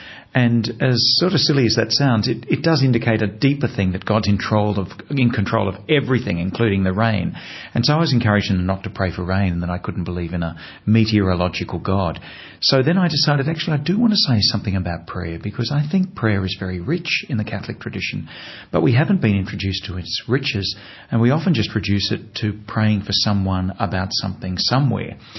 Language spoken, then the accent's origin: English; Australia; because being an Australian, we have very, very long flights.